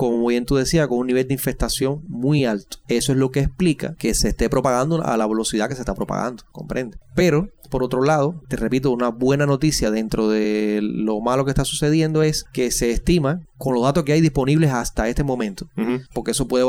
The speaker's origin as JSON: {"language": "Spanish", "country": "Cuba", "said": "yo no puedo separar mi vida de creyente y cubano"}